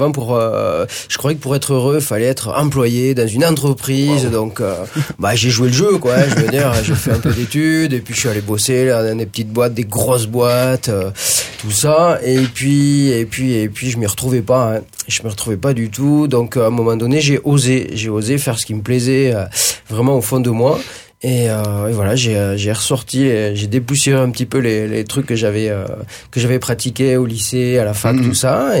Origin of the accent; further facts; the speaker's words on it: Villefranche-de-Rouergue, Occitanie, France; also born or lived in Rodez; Je suis né à Rodez et j'ai déménagé à Villefranche à l'âge de 3 jours.